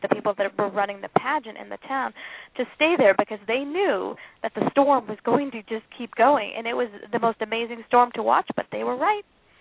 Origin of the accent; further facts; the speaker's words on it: Boston, Massachusetts, United States; now in Kansas, United States; I grew up in Boston, and I really wished when I was a kid that we would have blizzards just like that.